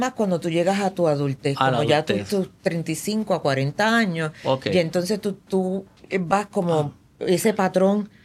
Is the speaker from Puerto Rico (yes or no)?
yes; Puerto Rico; yo soy un alien puertorriqueño.